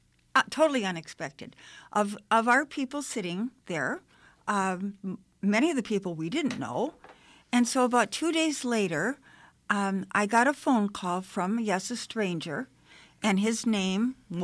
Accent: Racine, Wisconsin, United States; my growing up in Racine and being in the Journal Times

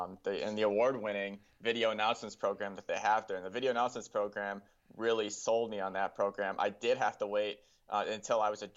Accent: Kenosha, Wisconsin, United States; born or raised there

